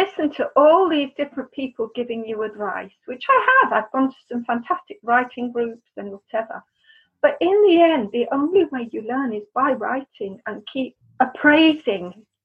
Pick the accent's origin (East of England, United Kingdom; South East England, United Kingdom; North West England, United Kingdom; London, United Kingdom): South East England, United Kingdom; I grew up in Kent. And the village I grew up in, Francis Drake grew up in.